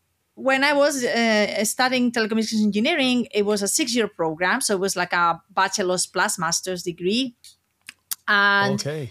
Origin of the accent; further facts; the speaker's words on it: Alicante, Valencian Community, Spain; And he had come to Alicante, which is my hometown, for Easter holidays.